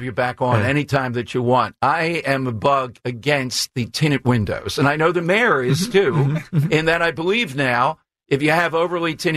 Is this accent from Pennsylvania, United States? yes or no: yes; Philadelphia, Pennsylvania, United States; And, I grew up in South Philly.